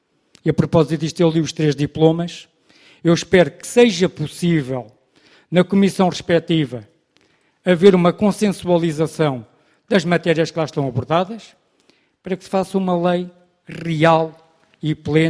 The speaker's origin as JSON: {"language": "Portuguese", "town": "Seixal", "region": "Setúbal", "country": "Portugal", "said": "Por coincidência, também venho da zona do Seixal, freguesia de Fernão Ferro"}